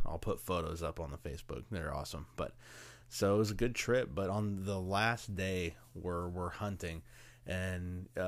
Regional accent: Houston, Texas, United States; I'm like, dude, we're from the Houston area.

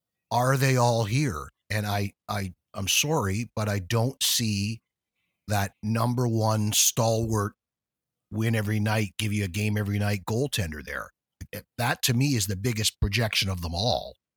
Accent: Missouri, United States; But to me, the biggest one is that goaltending, and I'm from Missouri. Show me, baby.

